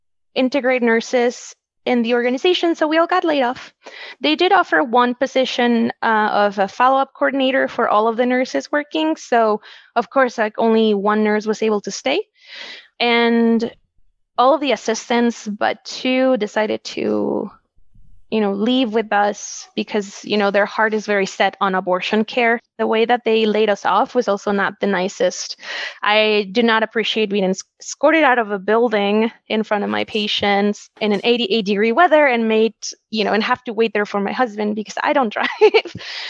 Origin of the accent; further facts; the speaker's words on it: Wisconsin, United States; born there; I was born here. I was born in Wisconsin